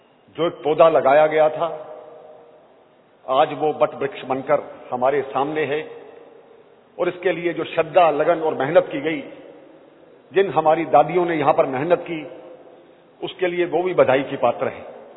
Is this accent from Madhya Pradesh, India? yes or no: no; Jammu and Kashmir, India; मैं कश्मीर से आया हूं।